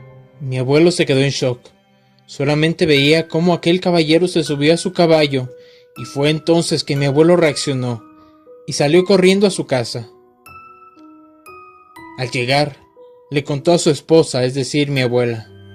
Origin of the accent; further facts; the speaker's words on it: San Luis Potosí, Mexico; Nosotros somos de San Luis Potosí, en un rancho muy alejado de la ciudad.